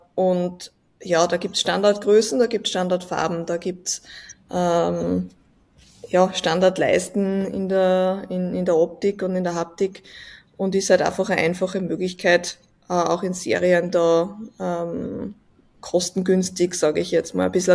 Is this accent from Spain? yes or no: no; Leonding, Upper Austria, Austria; Für alle, die es jetzt zum ersten Mal hören, ich komme aus Leonding in Oberösterreich